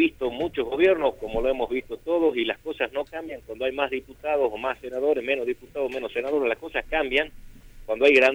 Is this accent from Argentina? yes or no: yes; Salta, Argentina; yo a diferencia de él soy salteño, a diferencia de él soy salteño.